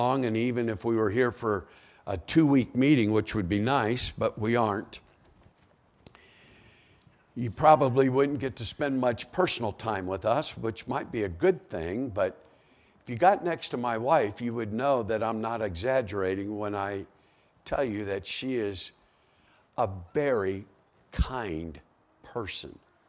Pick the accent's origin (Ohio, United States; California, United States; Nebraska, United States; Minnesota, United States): Ohio, United States; I come to Ohio and I think this is where God resides. This is the Holy Land. I'm from Ohio. This is the Holy Land.